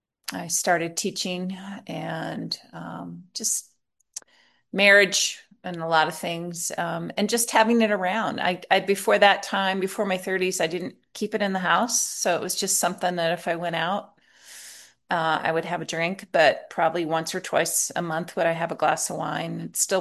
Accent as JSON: {"language": "English", "region": "Alaska", "country": "United States", "tie": "born or raised there", "lives_now": "Tucson, United States", "said": "I'm living in Tucson, Arizona right now. And I grew up in Alaska."}